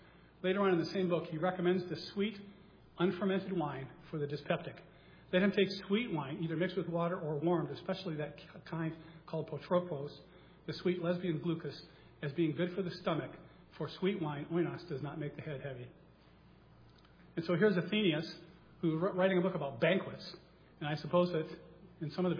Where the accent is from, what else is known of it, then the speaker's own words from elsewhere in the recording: Michigan, United States; this is near and dear to my heart because I grew up in Michigan. And as anyone knows who grew up in Michigan, there's nothing better on a fall day than going to the cider mill and getting some cider.